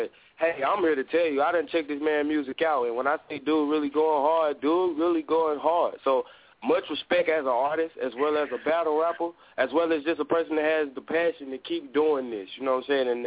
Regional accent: Arkansas, United States; But me, I'm from Arkansas, and we down south in the country.

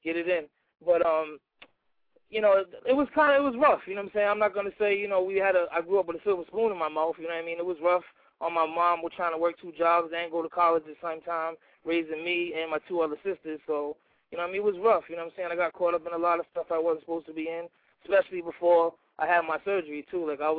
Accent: Providence, Rhode Island, United States; He's from Pawtucket. I'm from Providence, which is not far

